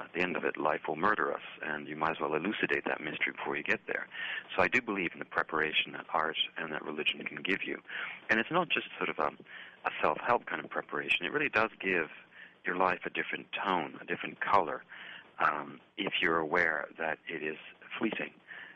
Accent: Canada; also born or lived in France; I'm Canadian. I don't speak Portuguese. I had lived in Europe before. I lived 4 years in France as a child.

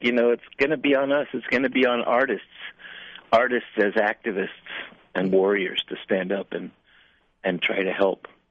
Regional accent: Tijuana, Baja California, Mexico; now in United States; I'm from the border, as you know, I was born in Tijuana, come from a dirt street in Tijuana, the kid, you know, with tuberculosis, spitting up blood as a little kid on a dirt street in Tijuana.

